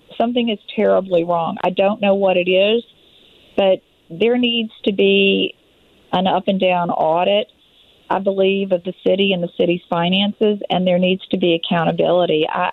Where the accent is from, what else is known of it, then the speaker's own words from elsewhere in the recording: Louisiana, United States; now in New Orleans, United States; My living in the French Quarter is only about 4 years old, so I come from Jefferson Parish, and I have the same experience in Jefferson.